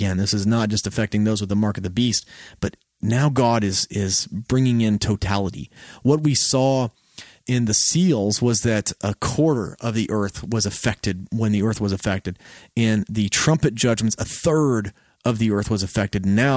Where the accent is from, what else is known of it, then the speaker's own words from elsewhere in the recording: Texas, United States; You know, I'm from Texas, and I can totally see that happening.